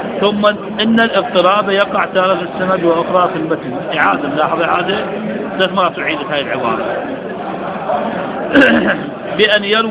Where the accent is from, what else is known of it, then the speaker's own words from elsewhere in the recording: Hillah, Babil, Iraq; سموه عندنا بالحلة أبو الفضائل